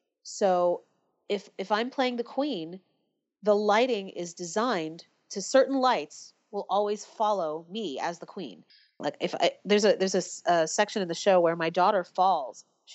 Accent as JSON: {"language": "English", "town": "San Francisco", "region": "California", "country": "United States", "said": "Yes. I'm from San Francisco."}